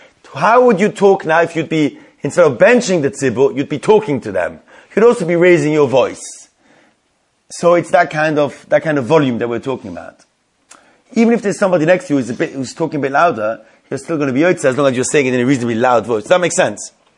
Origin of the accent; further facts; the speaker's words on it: Switzerland; the shul I was brought up in Switzerland